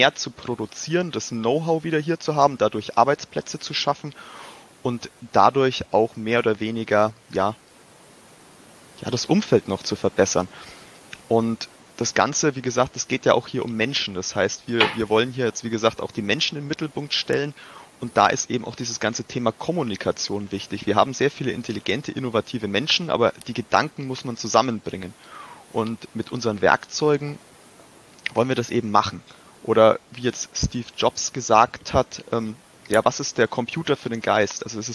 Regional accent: Nuremberg, Bavaria, Germany; also ich selber bin Ur-Nürnberger. Ich bin quasi in Nürnberg aufgewachsen und bin auch der Stadt eigentlich immer recht treu geblieben

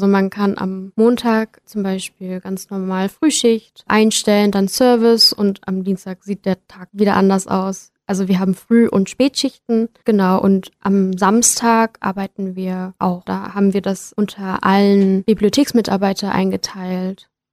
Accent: Leipzig, Saxony, Germany; Also ich komme ursprünglich aus Leipzig.

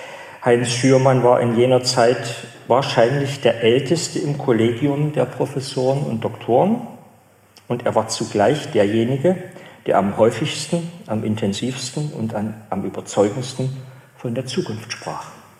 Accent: Saxony, Germany; Und ich komme aus Sachsen, ich weiß nicht, wie es in Thüringen ist

